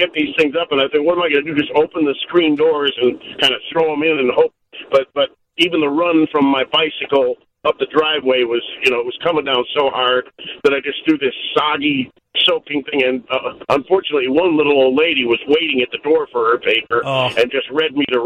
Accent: Glenview, Illinois, United States; Good. I grew up in Glenview, and I had a friend who had a paper route

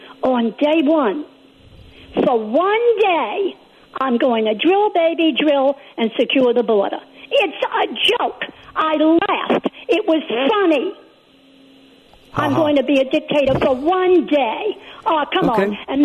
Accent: United States; okay, I'm an American, they're an American.

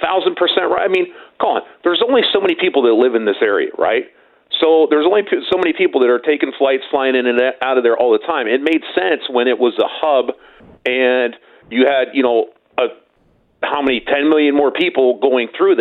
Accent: United States; I have not. I'm American, so I go through Charlotte.

